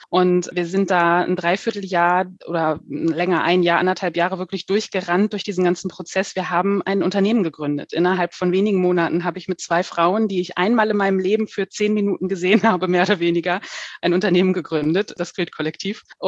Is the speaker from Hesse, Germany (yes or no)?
no; Hanover, Lower Saxony, Germany; seit ich hier im Süden wohne. Ich komme ursprünglich aus dem Norden, aus Hannover. Und wir sind dann hier in die Gegend von Heidelberg-Mannheim gezogen.